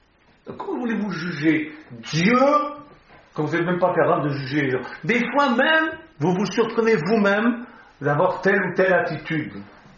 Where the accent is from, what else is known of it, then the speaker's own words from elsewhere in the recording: Switzerland; Chez nous en Suisse, on dit